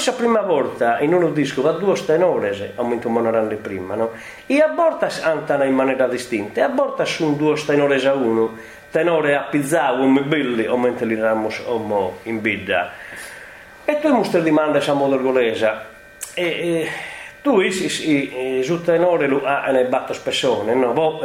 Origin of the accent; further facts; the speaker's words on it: Sardinia, Italy; ma sono sardo